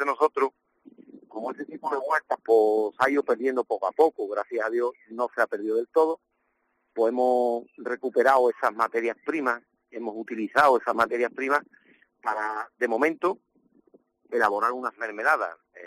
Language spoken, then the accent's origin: Spanish; Medina Sidonia, Andalusia, Spain; nosotros somos de Medina, somos naturales de Medina Sidonia, una ciudad trimilenaria.